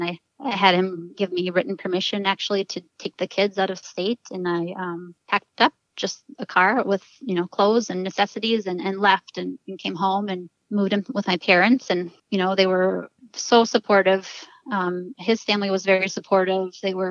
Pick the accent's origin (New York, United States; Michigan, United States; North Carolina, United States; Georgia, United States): Michigan, United States; Marquette; So I currently live in my hometown, which is Marquette, Michigan, in the Upper Peninsula. So way up north on the south shore of Lake Superior. It's a town of about 20,000 people, plus more in the surrounding area. Fairly remote.